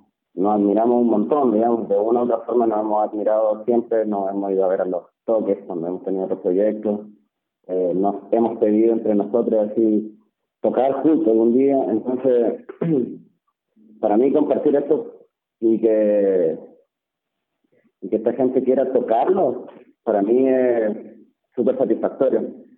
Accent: Chile; born there; Yo nací en Chile en la época donde el punk era el punk.

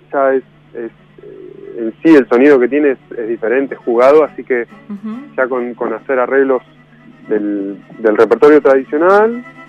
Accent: Buenos Aires, Argentina; also born or lived in Europe; Yo soy, de Buenos Aires, pero uh-huh. Viví muchos años en Europa, estudié ahí y ahora ya estoy radicado acá.

